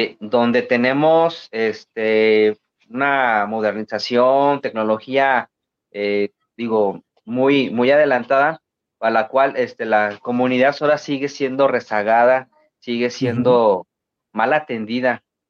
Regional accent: Mexico City, Mexico; born there; Sí, nací en la Ciudad de México.

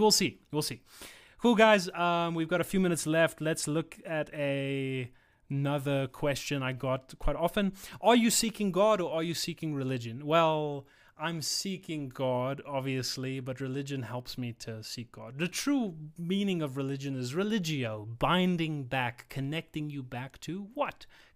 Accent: South Africa; born there; also born or lived in San Diego, United States; I was born in South Africa at a very young age. I moved with my parents. My parents moved. I had to go with them. I was a baby. We moved to America, California, San Diego.

